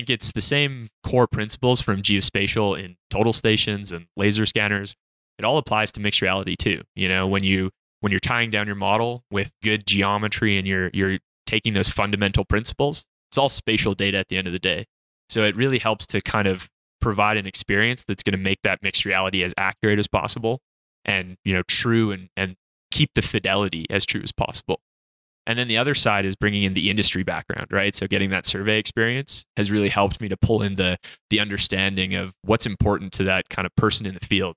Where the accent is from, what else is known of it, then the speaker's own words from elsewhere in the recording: Regina, Saskatchewan, Canada; moved away; also born or lived in Calgary; I'm from Regina, Saskatchewan originally, but I lived in Calgary for the last 8 years.